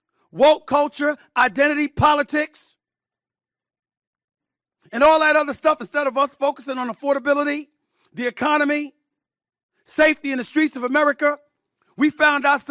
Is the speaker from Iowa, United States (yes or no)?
no; New York City, New York, United States; I just worry about that. You talk about putting mental health experts in the subway. I grew up taking the subway.